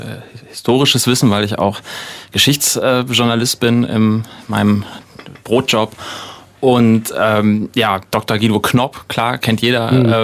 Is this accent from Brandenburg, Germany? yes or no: no; Hamburg, Germany; Naja, also ich komme aus Hamburg.